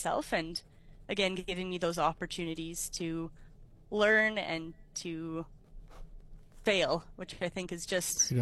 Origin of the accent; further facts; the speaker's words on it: Winnipeg, Manitoba, Canada; So I'm born and raised in Winnipeg.